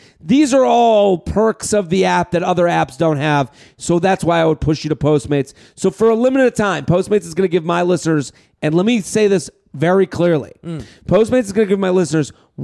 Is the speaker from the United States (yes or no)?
yes; Boston, Massachusetts, United States; No, we're both from Boston.